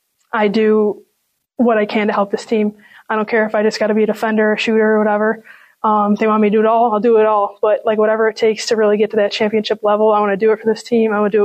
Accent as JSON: {"language": "English", "town": "Hilton", "region": "New York", "country": "United States", "said": "Yeah, so I'm from Hilton. It feels like a small community"}